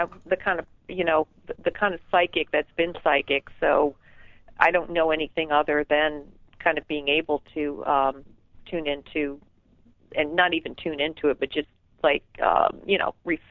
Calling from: North Carolina, United States; I'm in North Carolina.

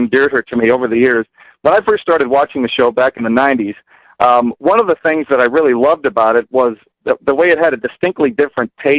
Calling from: Chicago, Illinois, United States; calling from Chicago.

